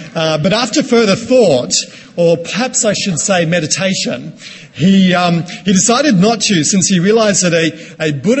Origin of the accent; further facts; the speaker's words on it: Tsuen Wan, Hong Kong; a Buddhist monastery in Hong Kong, just very close to the place where I grew up in Chun Wan.